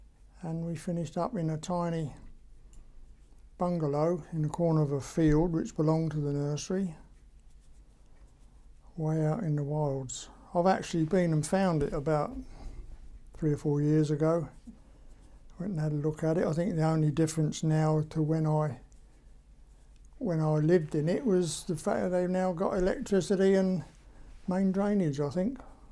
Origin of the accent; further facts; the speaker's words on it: Rustington, South East England, United Kingdom; born there; Yes, I was born on the 29th of September 1929. I was born in Rushington in West Sussex on a, well, it was a private nursery.